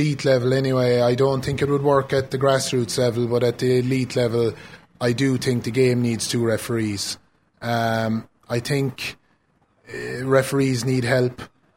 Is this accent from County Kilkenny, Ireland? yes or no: no; Lixnaw, County Kerry, Ireland; I come from Lixnaw. I come from a hurling area.